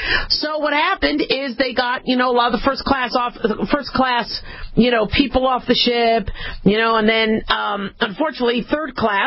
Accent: the West, United States; But, you know, to me, growing up in the West, you know, nothing was older than, like, the 1940s from most of the places where I lived.

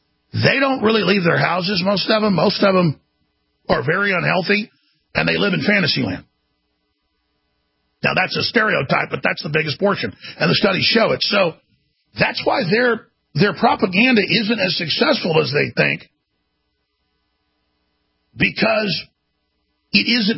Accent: Dallas, Texas, United States; That said, I grew up in Dallas, Texas, and I had a lot of black friends as I played sports

